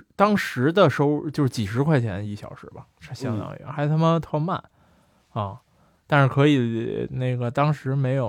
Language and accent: Chinese; Beijing, China; 我是在那个中关村长大的